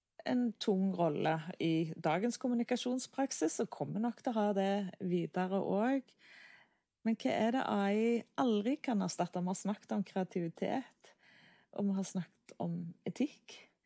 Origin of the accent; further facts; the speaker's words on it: Jæren, Rogaland, Norway; dere hører at jeg er fra Jæren